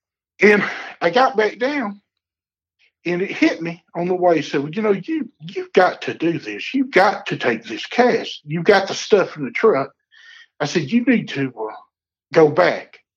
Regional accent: the South, United States; born or raised there

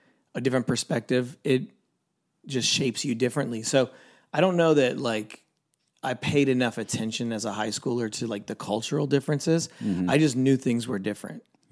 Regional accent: Florida, United States; also born or lived in Haiti / Singapore; So my parents were missionaries. I kind of grew up around the world, Haiti and Singapore, predominantly high school in Florida.

